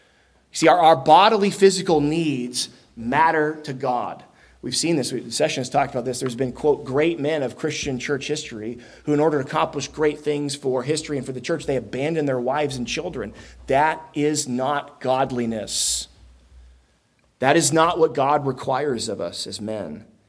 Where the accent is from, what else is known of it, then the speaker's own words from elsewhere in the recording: Florida, United States; And I mean, I was born and raised in Florida, so I don't know how to navigate any of this.